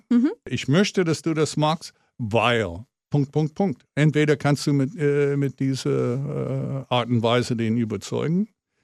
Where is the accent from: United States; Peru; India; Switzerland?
United States; Milwaukee, Wisconsin; German is a second language; Wo ich herkomme, aus Milwaukee, jeder seiner Eltern haben gearbeitet. Kinder waren auf sich gelassen. Latchkey-Kids